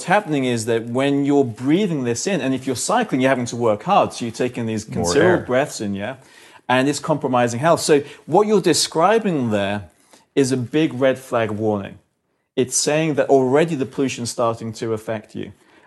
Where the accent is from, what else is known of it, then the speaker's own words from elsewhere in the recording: London, United Kingdom; I'm from London.